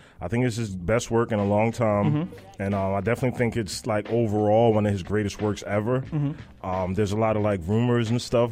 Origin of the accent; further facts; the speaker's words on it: Montclair, New Jersey, United States; Montclair, New Jersey. That's where I'm originally from, but just throughout whole Essex County part of New Jersey, really.